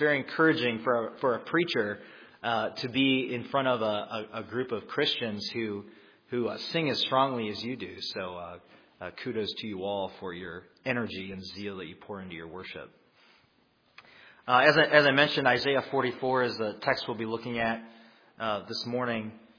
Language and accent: English; Minnesota, United States; now that I'm a Minnesotan again, I grew up here in the state, but now that I moved back, I have to find a way to enjoy winter again, right?